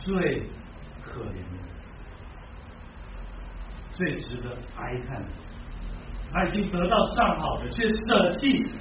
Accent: Guangdong, China; 现今这些痛苦就好像我们广东人叫煞煞手，小意思

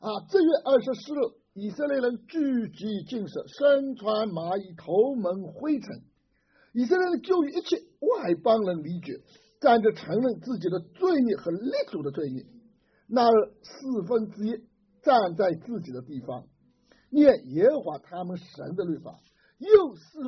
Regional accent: China; 我们中国人就常常有个词叫这个人叫什么披麻戴孝啊

